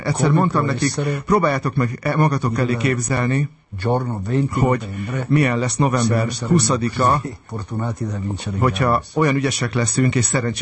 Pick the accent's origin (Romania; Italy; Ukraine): Italy; now in Hungary; én Olaszországból származom, ugye egy olyan városból